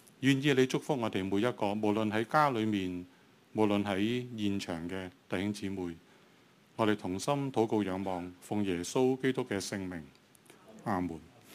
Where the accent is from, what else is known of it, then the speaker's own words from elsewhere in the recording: Hong Kong; 我哋香港人咧就应该好感同身受